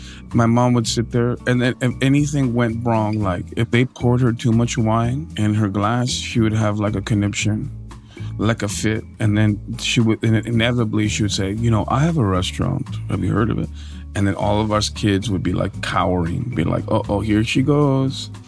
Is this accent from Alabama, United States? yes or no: no; New York City, New York, United States; And that just shows how neat growing up in New York City was, right, Mom?